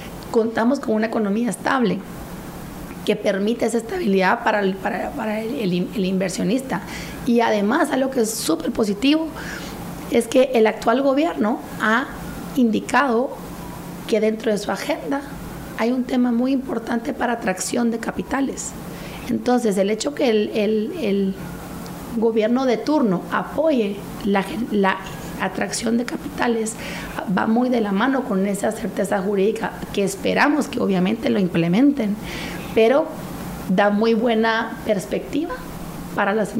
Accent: Guatemala; como guatemalteca Y segundo, que todo como exalumna de la Marroquín

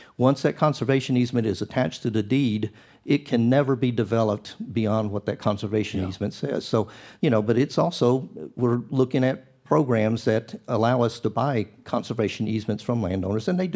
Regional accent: Brazil; also born or lived in Mexico, Missouri, United States; I was born in Mexico, raised in Brazil, and married a Mexican who's born and raised in Arkansas.

